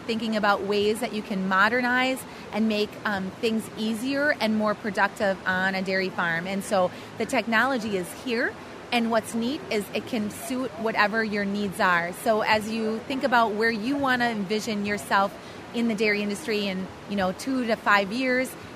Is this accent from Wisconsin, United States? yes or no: yes; Wisconsin, United States; So we're from Northeast Wisconsin, and my husband and I have four children